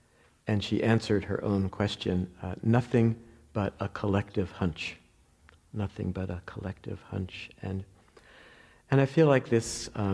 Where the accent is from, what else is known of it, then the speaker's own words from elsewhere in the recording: New Jersey, United States; accent: New Jersey; I always feel my New Jersey accent every time people often correct water. That's how they say it in New Jersey.